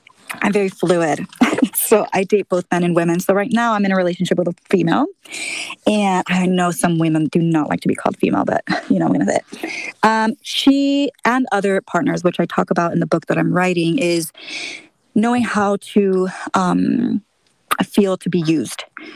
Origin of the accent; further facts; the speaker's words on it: San Diego, California, United States; growing up in San Diego, I grew up partying 16 and it kind of just bled into my 20s.